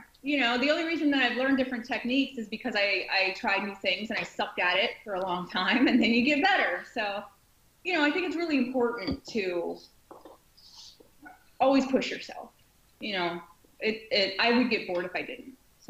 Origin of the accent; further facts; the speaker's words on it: Pittsburgh, Pennsylvania, United States; I'm from the Pittsburgh area. So every year, we would go to the Pittsburgh Comic-Con.